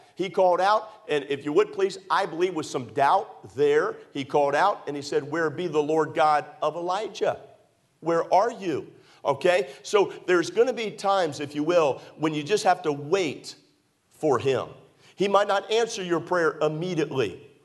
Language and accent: English; Maryland, United States; and by the way, I was raised in Maryland. It gets kind of cold in Maryland during the winter times.